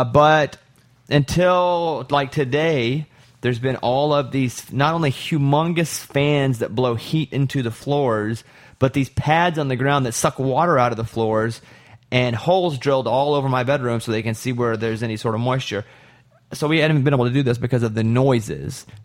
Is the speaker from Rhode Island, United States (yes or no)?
no; Arkansas, United States; I'm from Arkansas, so. And in Arkansas, you love